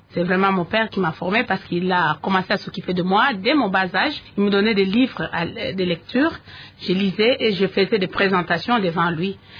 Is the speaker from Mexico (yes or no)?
no; Haut-Uélé, DR Congo; born there; Moi, je suis née à Ouacha, dans les Hauts-Ouélé, le 28 mai 1958.